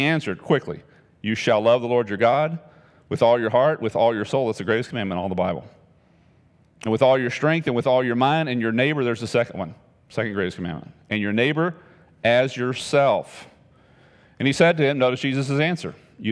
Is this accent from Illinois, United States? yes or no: no; Texas, United States; I lived in East Texas, Beaumont area, and I was coming home to my hometown, which was about 30 minutes away